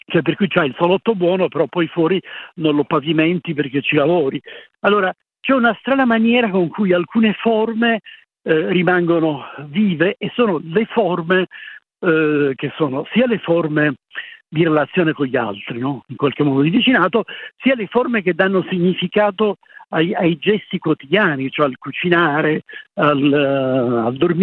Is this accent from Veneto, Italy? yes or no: no; Terrasini, Sicily, Italy; nel mio paese siciliano, io mi ricordo quando i marinai, i pescatori del mio quartiere, che era questa città che si chiama Terrasini, questa cittadina